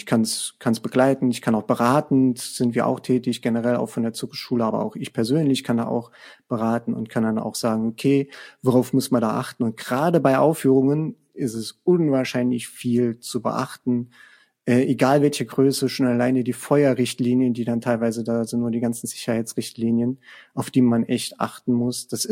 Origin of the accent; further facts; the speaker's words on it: Saarlouis, Saarland, Germany; hier auch, wo ich herkomme, aus Saarlouis